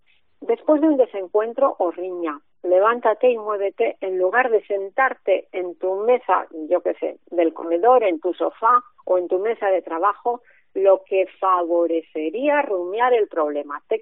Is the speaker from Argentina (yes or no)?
no; Santander, Cantabria, Spain; moved away as an adult; now in Valladolid, Spain; yo por ejemplo, que soy de Santander, pues me vine a Valladolid a trabajar.